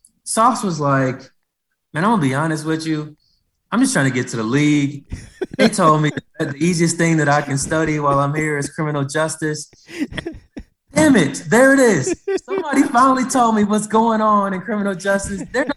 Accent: Cincinnati, Ohio, United States; So I'm from Cincinnati, born and raised.

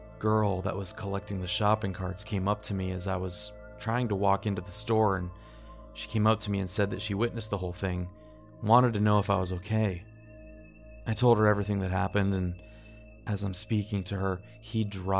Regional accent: the North, United States; I grew up in the North, and I hadn't been exposed to firearms.

